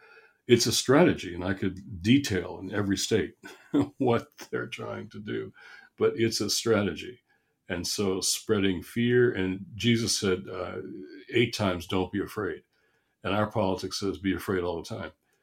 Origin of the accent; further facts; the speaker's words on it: Michigan, United States; And so my home state of Michigan